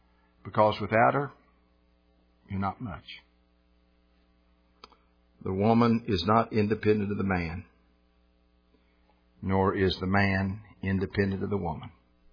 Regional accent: West Virginia, United States; Well, I was from West Virginia. I had no idea what a tryst was.

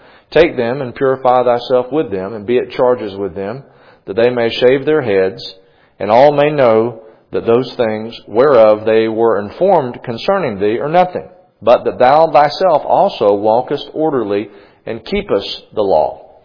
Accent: United States; Not because I'm a Christian, but because I'm an American. And I like to eat hot dogs and hamburgers on July 4th.

